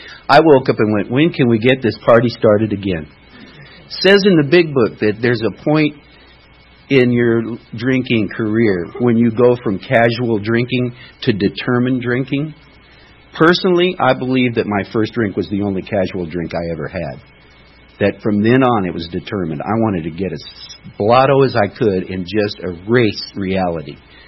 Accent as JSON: {"language": "English", "town": "Denver", "region": "Colorado", "country": "United States", "tie": "born there", "said": "I was born in Denver, Colorado on Easter Sunday a long time ago."}